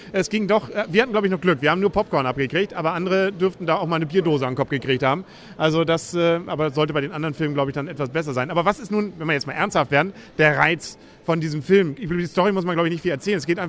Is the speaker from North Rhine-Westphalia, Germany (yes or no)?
no; Lower Saxony, Germany; Gerade für mich als Ostfriese natürlich ein peinlich berührter Moment